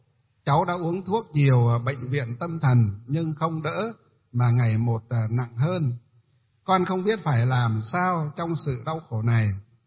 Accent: Hòa Bình, Vietnam; Quê chúng tôi là quê ở Hòa Bình đấy, gọi là quê Hòa Bình, tỉnh Hòa Bình, là có cái thủy điện đó, một trong những thủy điện đầu tiên đất nước Việt Nam chúng ta.

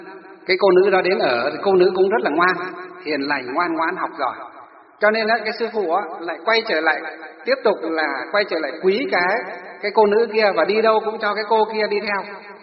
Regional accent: Hòa Bình, Vietnam; lên tỉnh Hòa Bình, cái tỉnh mà quê hương của tôi đó

